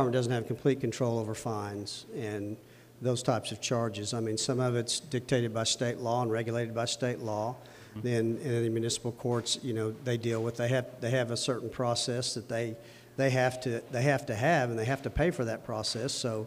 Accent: Oklahoma City, Oklahoma, United States; I grew up here in Oklahoma City

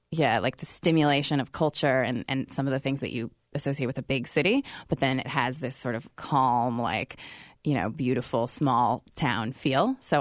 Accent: California, United States; because it's set right where I grew up in California.

